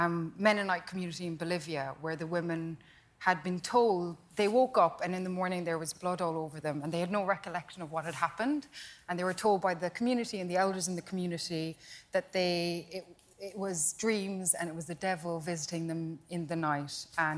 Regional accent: Munster, Ireland; Kerry, Southern Ireland.

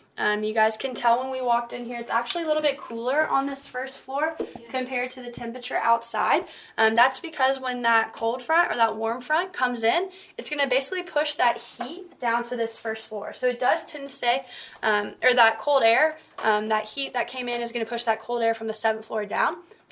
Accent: Tennessee, United States; now in Kentucky, United States; So I'm from Tennessee. Now you guys know why I live in Kentucky.

